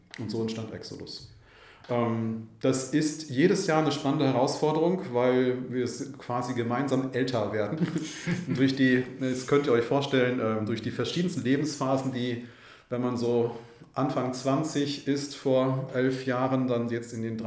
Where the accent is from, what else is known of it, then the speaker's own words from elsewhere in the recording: Winsen an der Luhe, Lower Saxony, Germany; born there; now in Hannover, Germany; Also, gebürtig aus der Nähe von Hamburg, Winsen an der Luhe, wohne aktuell in Hannover, arbeite in Hannover.